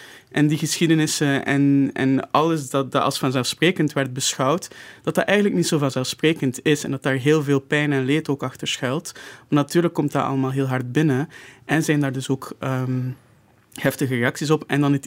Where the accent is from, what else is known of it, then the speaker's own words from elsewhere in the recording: Mauritius; mijn vaderland Mauritius